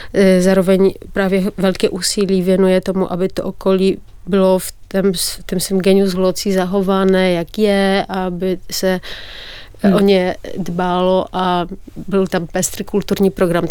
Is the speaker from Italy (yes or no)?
no; Poland; Czech is a second language; now in Czech Republic; ta zkušenost bydlení tady a to, že jsem z Polska